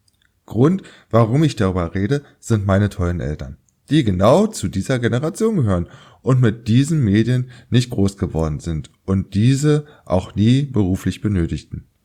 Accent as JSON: {"language": "German", "region": "Berlin", "country": "Germany", "tie": "born or raised there", "said": "meine Heimatstadt Berlin"}